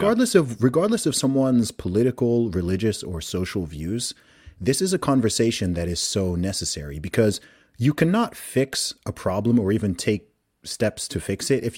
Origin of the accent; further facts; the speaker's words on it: Saudi Arabia; I'm also from a Nigerian background. I'm not like totally westernized. I grew up in Saudi Arabia in the Middle East.